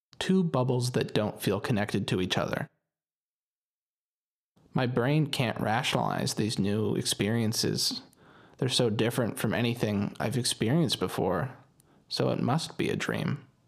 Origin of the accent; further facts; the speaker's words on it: Canada; moved away; I'm a Canadian who doesn't belong in Canada.